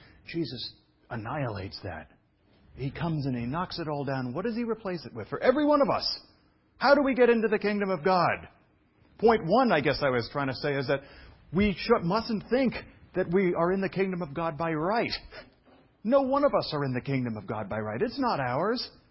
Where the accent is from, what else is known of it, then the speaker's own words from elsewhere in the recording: Brooklyn, New York, United States; It's my old joke with the communists I was raised with in Brooklyn.